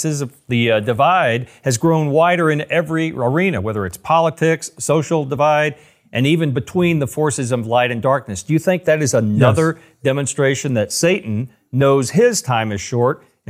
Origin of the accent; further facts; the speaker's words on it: Kentucky, United States; In my home state of Kentucky recently, our governor was on a national television program, The View